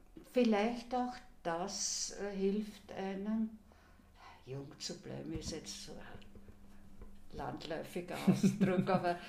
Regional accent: Vienna, Austria; es interessiert mich, was geschieht in dem Land, in dem ich daheim bin, mhm, das meine Heimat ist. Was geschieht rundherum, früher eben Wien, das sich leider für mich gesehen so verändert hat.

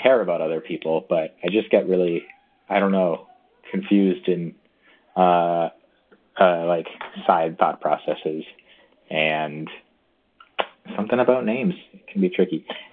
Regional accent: South Dakota, United States; now in New York, United States; I'm in New York. She's in Kentucky. We're both from South Dakota.

